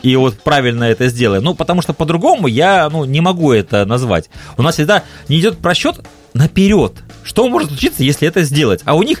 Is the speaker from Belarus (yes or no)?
yes; Belarus; мы белорусы